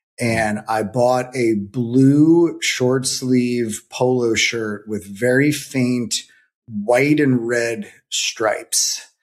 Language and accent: English; New Jersey, United States; also born or lived in Staten Island, New York; so I was born in Staten Island, which probably explains a lot about how I turned out, but I was born in Staten Island and my family moved to New Jersey in 1991 and I had to go with them.